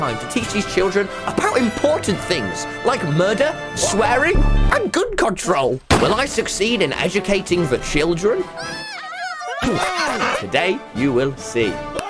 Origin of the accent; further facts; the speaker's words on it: East Midlands, United Kingdom; I'm literally from the East Midlands, mate.